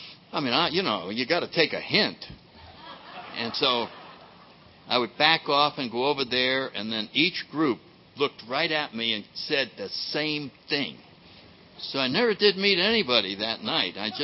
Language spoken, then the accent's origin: English; New Haven, Connecticut, United States; And so when I grew up in New Haven, Connecticut, and I went to a little prep school there.